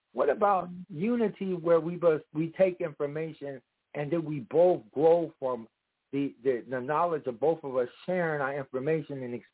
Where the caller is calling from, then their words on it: Chicago, Illinois, United States; I'm calling from Chicago.